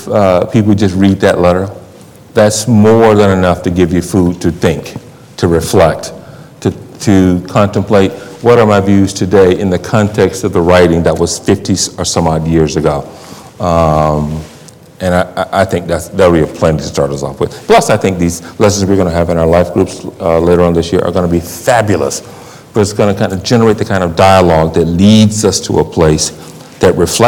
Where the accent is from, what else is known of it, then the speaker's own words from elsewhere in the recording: United States; I'm an American. I grew up in America. I have been advantaged by America.